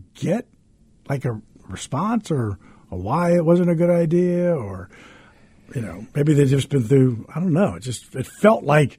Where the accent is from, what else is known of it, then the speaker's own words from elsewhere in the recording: Washington, D.C. area, United States; I grew up in Washington, outside of Washington, D.C. So the Washington Senators were our team.